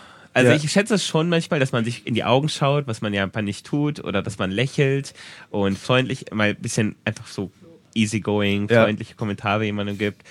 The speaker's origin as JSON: {"language": "German", "country": "Germany", "lives_now": "Japan", "said": "Natürlich ist es für mich als Deutscher dann manchmal, wo ich denke, dadurch, dass ich mich ein bisschen darüber aufrege."}